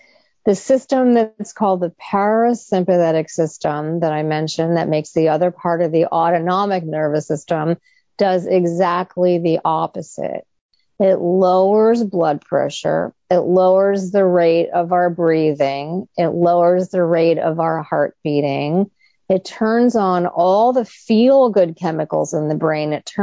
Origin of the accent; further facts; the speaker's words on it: New York, United States; If we're a New Yorker crossing a street like I do frequently, being a New Yorker